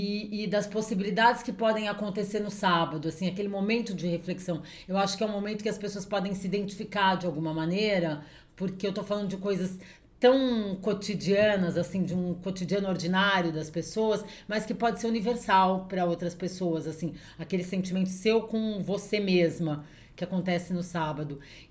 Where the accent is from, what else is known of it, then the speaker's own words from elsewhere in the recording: Santos, São Paulo, Brazil; Eu passei toda a minha infância, adolescência em Santos